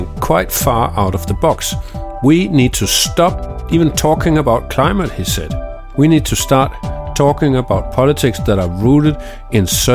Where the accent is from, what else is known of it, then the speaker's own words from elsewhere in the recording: Denmark; So, for inspiration, I looked to my home country, Denmark.